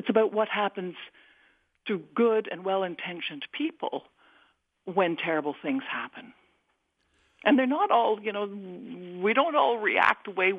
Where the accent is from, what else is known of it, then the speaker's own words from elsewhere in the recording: Canada; where even as a Canadian, I was shattered, although I understand that I could never have been as affected as an American.